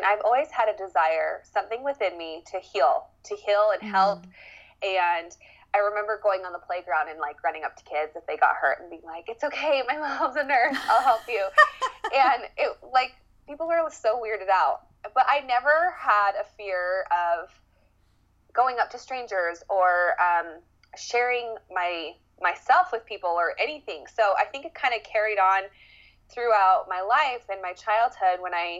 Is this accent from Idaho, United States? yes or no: yes; Idaho, United States; now in Salt Lake City, United States; So I'm currently living in Salt Lake City. I'm from Idaho, little country, backwoods a little bit, rodeoed in high school, grew up on a ranch. So I'm from Idaho.